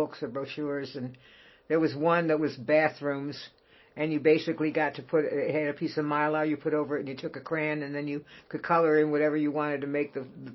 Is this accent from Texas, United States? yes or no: no; Rochester, New York, United States; even though we were raised in Rochester, New York, my father always toted me around with him